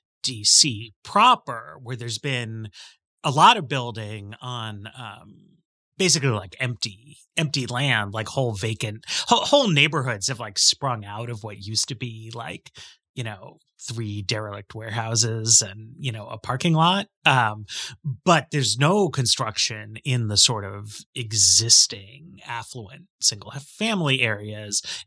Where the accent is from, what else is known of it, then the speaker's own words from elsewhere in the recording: New York, United States; I grew up in New York and people take the subway everywhere.